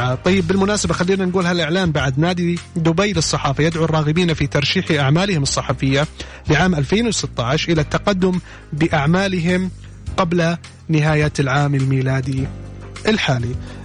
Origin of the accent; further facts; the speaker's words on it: Saudi Arabia; نحن في السعودية